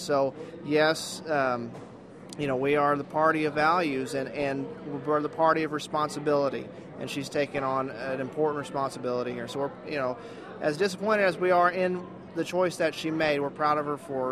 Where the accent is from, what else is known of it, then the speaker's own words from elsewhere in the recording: Granbury, Texas, United States; Well, we're from Granbury, Texas. We're just southwest of Fort Worth, and what's great about it is that it's in Texas, and that's the most important thing.